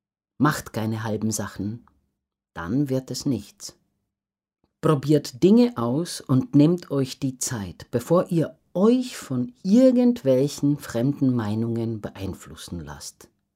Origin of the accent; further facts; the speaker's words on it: Montreal, Quebec, Canada; wenn man den Leuten sagt, ich komme aus Montreal und man hat ein gutes Video von seiner Nummer, reicht das oft schon.